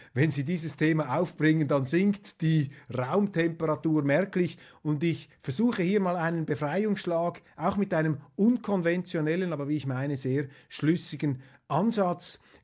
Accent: Switzerland; dass wir als Schweizer natürlich größte Verbundenheit spüren

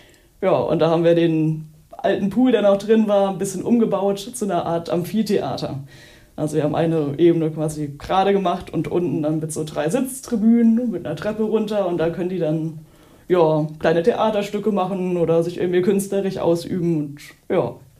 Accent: Bingen am Rhein, Rhineland-Palatinate, Germany; Ich komme aus der Nähe von Bingen am Rhein. Das ist so zwischen Mainz und Koblenz.

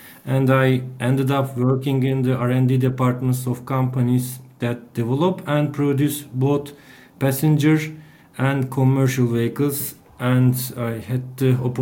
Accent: Bursa, Turkey; While I was studying mechanical engineering at the university in my hometown, Bursa

